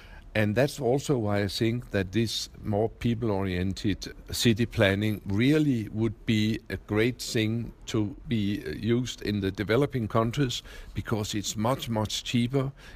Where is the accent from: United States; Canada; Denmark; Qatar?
Denmark; Copenhagen, Capital Region of Denmark; I come myself from Copenhagen. I've lived there my whole life. I've been married for 56 years now.